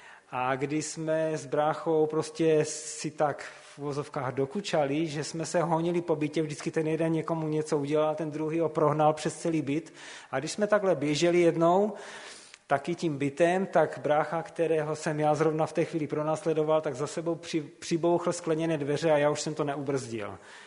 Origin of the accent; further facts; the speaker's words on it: Havířov, Moravian-Silesian Region, Czechia; To své dětství jsem prožíval v Havířově, takže byl jsem takové typické městské dítě